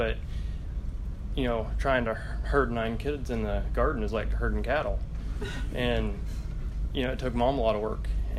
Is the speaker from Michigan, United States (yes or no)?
no; Missouri, United States; And we grew up in Missouri. We lived in Missouri for a while. I was actually born here, but we shortly moved there in, I think, 92.